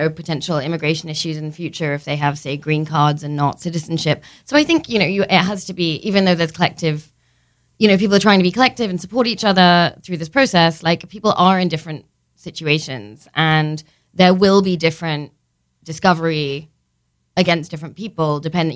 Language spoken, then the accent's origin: English; United Kingdom; I'm British, as you can hear, put my vote in, my postal vote